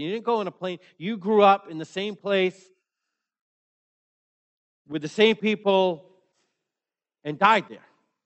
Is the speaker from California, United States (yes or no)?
no; Maine, United States; when I grew up in Maine, when I was a kid, I thought Rhode Island was south.